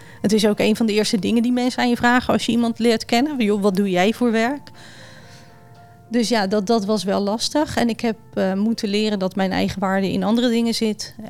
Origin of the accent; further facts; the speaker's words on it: South Holland, Netherlands; Ik ben 43 jaar. Ik kom uit het Westland en daar woon ik met mijn man Johan en onze drie kinderen van 23, 20 en 16.